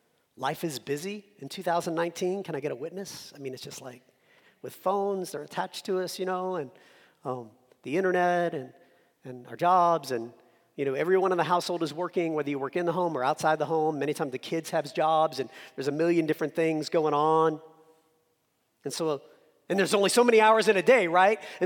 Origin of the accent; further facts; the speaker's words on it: Hot Springs, Arkansas, United States; also born or lived in New Orleans, United States; And so I was born in New Orleans, raised in Hot Springs, Arkansas. So here I am in Indiana, you know, Midwest U.S.